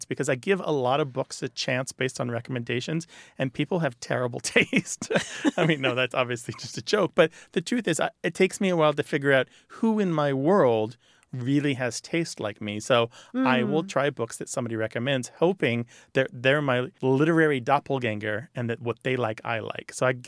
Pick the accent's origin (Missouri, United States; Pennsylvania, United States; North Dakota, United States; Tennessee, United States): Missouri, United States; I grew up in Missouri, and there's a town that's spelled the same, but it is pronounced Nevada.